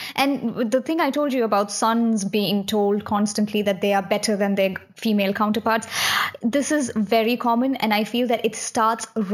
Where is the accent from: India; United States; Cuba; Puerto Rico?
India; I was raised in India and I've seen a lot of this happening around me